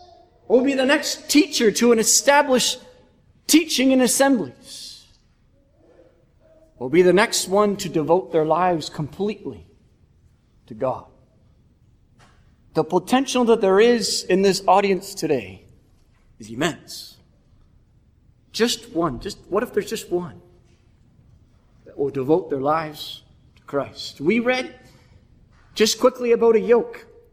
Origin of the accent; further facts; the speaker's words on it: Kitchener, Ontario, Canada; I'm from Kitchener, Ontario, Canada.